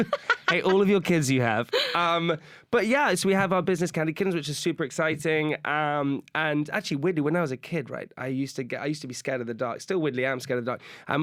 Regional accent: South Farm, South West England, United Kingdom; I grew up in the countryside. I grew up just in a place called South Farm, which is near Swindon in the countryside, until I was about 7 years old.

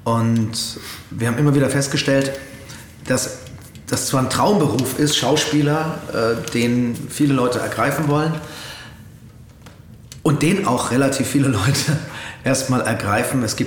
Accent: Coburg, Bavaria, Germany; Wurde damals in meiner Heimatstadt gedreht, in Coburg.

